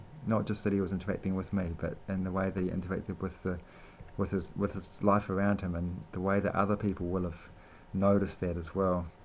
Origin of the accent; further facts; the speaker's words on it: Ranui, Wellington, New Zealand; also born or lived in Tauwa; I'm pretty local to this area. I grew up in Tauwa and in Ranui, and now I live with my young family over in Te Tahi Bay, and have lived there for the last half dozen years or so.